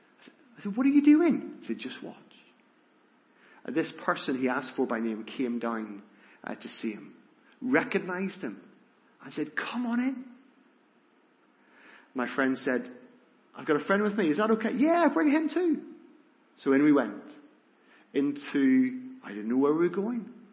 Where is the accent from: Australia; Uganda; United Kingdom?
United Kingdom; Northern Ireland; moved away; also born or lived in England; As a schoolboy, we came over from Northern Ireland to England. We were in Heswell, which is not too far from Southport.